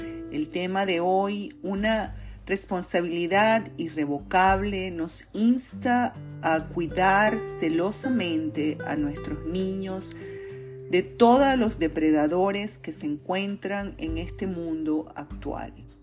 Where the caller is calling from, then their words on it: Caracas, Capital District, Venezuela; te envío un abrazo fraternal desde Caracas, Venezuela